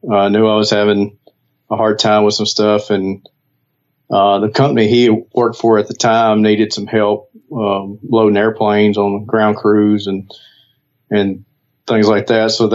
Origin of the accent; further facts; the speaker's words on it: Louisiana, United States; So I grew up in Northeast Louisiana.